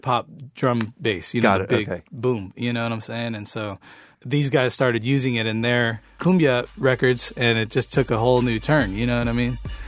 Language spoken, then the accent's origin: English; Corpus Christi, Texas, United States; It's like loads of Hispanic people there. You know what I mean? So the culture is really like Mexican everywhere you see. There's Mexican restaurants everywhere.